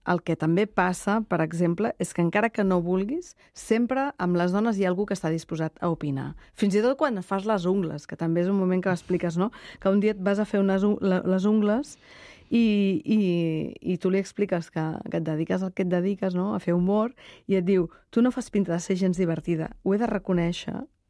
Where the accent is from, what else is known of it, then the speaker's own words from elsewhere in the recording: Barcelona, Catalonia, Spain; sóc d'Horta Guinardó